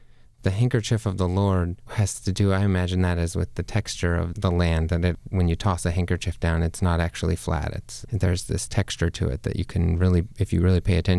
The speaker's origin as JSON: {"language": "English", "region": "South Dakota", "country": "United States", "tie": "born or raised there", "said": "So I grew up, I was born and raised there in South Dakota."}